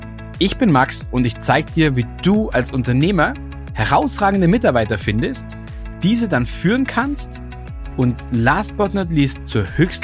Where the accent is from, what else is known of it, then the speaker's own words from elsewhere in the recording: Munich, Bavaria, Germany; born there; Als geborener Münchner, was soll ich da sagen?